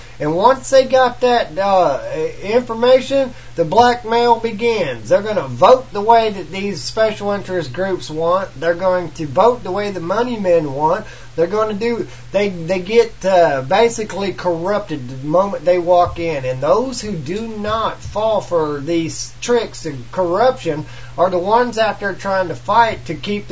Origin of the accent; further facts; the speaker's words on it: United States; As an American, I love all these nations out here.